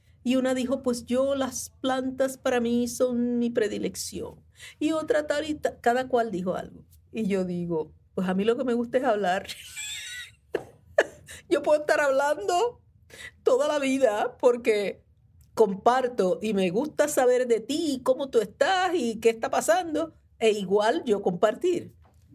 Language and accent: Spanish; Santurce, Puerto Rico; soy de Santurce, nací en Santurce, en la Parada 21, en el Hospital Municipal, que hoy día es un tremendo museo.